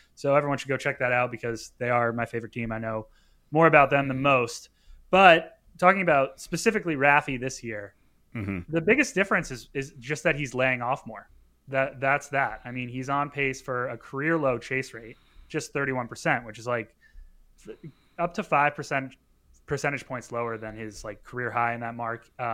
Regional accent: New England, United States; First of all, just want to say Red Sox are my favorite team. I grew up in New England.

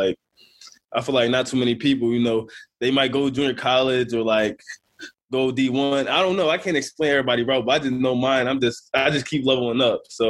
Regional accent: Delaware, United States; Just going to three different high schools, going to high school in my hometown, Delaware, then transferring to Texas, then obviously PSA. JUCO in Florida, Old Dominion in Virginia.

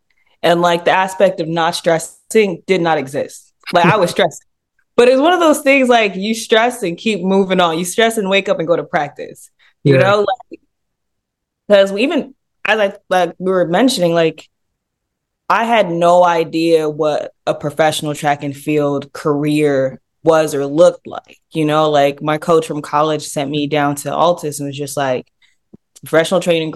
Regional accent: Sierra Leone; I believe I competed for Sierra Leone the first time in 2013

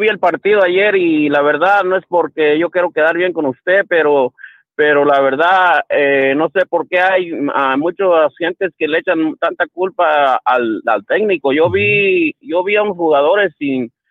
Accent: Mexico; yo soy mexicano, y me ponen la playera de mi selección, yo tengo 55 años

